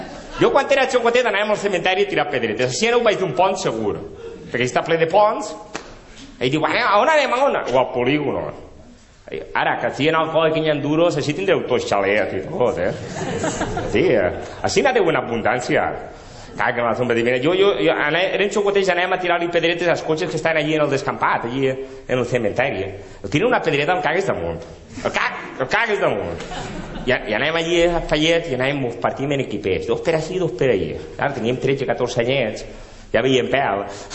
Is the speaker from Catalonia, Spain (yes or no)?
no; Xàtiva, Valencian Community, Spain; jo vinc de dir i diuen, no, que és un poble molt xocotet, però jo soc d'Aixàtiva.